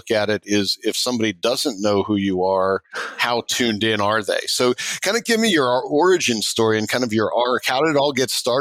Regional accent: Virginia, United States; okay, I'm from Virginia. I'll talk to Michael.

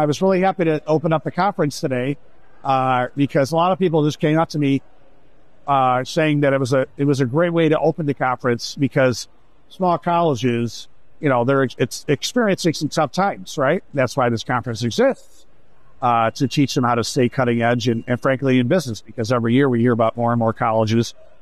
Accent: Rochester, United States; But I moved back to my hometown of Rochester, started a company, family, kids

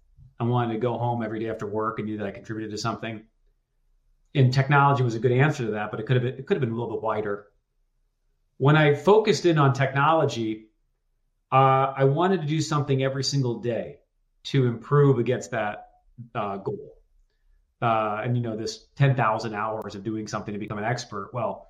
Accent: New York City, New York, United States; I grew up in New York City, where finance is, you know, obviously very prevalent.

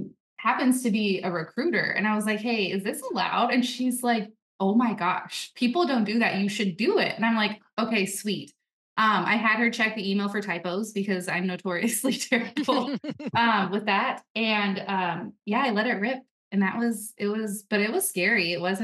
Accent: California, United States; now in Wisconsin, United States; I told my ex-husband that I think we had to move to Wisconsin. I am from Southern California.

